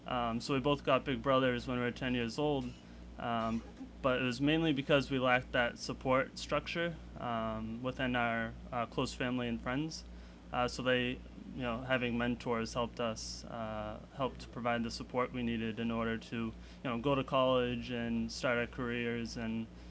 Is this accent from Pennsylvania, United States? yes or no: no; Lowell, Massachusetts, United States; Yeah, I mean, well, I grew up in Lowell, and I love Lowell.